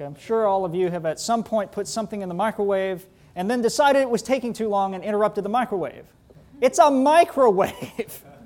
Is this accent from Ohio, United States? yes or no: no; San Diego, California, United States; accent: Southern; also born or lived in Valdosta, Georgia; I should also note that although I mostly grew up in San Diego, I was born in South Georgia, Valdosta. The last municipality before you get to the Florida state line.